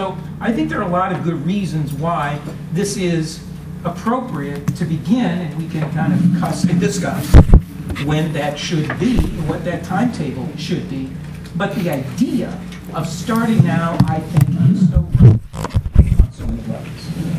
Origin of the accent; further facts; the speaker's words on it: Ohio, United States; I'm from Ohio, and Ohio was pretty darn strong in having some anti-monopoly laws